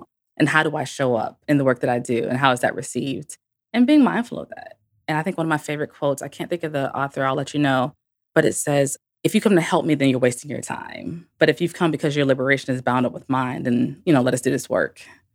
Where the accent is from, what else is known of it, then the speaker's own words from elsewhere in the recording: St. Petersburg, Florida, United States; I was born and raised in St. Pete. I've been gone for 20 years, and I brought my family back here about a year and a half ago.